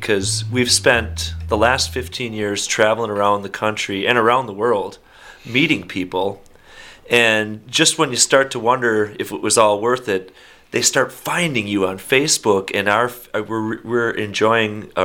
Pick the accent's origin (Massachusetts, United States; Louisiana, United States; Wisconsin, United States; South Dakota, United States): Wisconsin, United States; Milwaukee; But we love Wisconsin. I'm originally from Milwaukee.